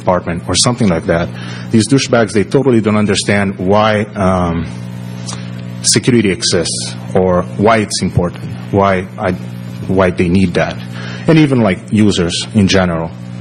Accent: Brazil; English is a second language; moved away; And I'm from Brazil, and I live here for a while.

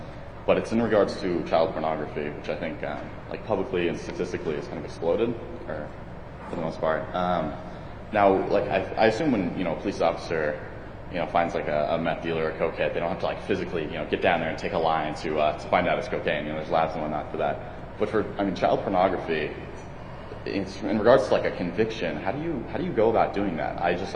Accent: San Diego, California, United States; I'm from San Diego.

